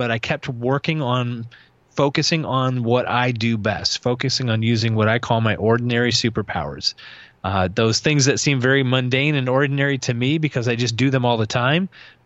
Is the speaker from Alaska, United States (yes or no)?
no; Chelsea, Michigan, United States; So I'm originally from Ann Arbor, and just outside of Ann Arbor, a little town called Chelsea.